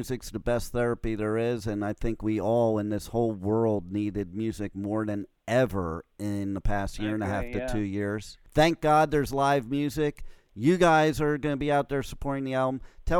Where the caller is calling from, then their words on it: Florida, United States; I'm in South Florida.